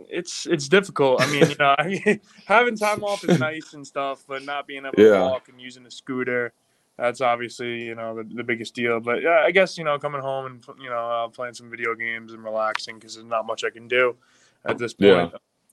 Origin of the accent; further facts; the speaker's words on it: Long Island, New York, United States; now in Pittsburgh, United States; I'm not from Pittsburgh, you know, I'm from Long Island, but, you know, to be able to adapt to a Yinzer, as you guys say, and, you know, become a Pittsburgh man